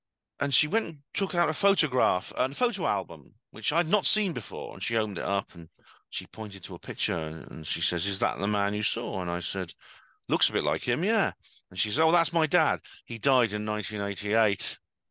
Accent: Aberystwyth, Wales, United Kingdom; Yeah, I come from West Wales. I was born in Aberystwyth, West Wales. My fa father was from a Bristol Welsh family. My mother was a Dutch woman who met my dad in Birmingham when they both lived in Birmingham.

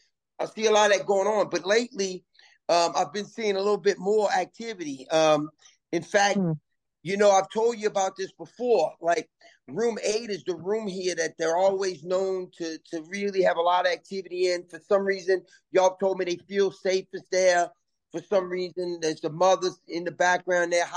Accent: New Orleans, Louisiana, United States; You know, I'm from New Orleans, born and raised. Grew up on the West Bank in Algiers, but, had my experiences as a young person with the whole French Quarter and the cemeteries and all the hauntings in New Orleans.

